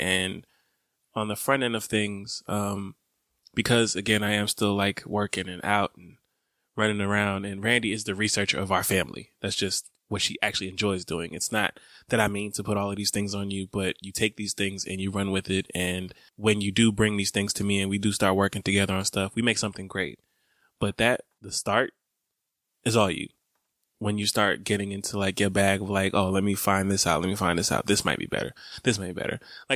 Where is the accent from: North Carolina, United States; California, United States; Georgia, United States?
Georgia, United States; Atlanta; accent: Atlanta; And don't judge my Atlanta accent.